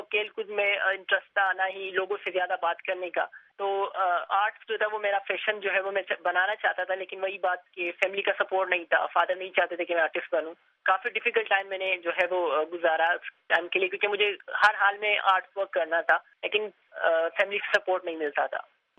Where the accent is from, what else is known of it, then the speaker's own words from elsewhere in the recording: Karachi, Sindh, Pakistan; born there; میری پیدائش کراچی کی ہے لیکن تعلق میرا سوات سے ہے.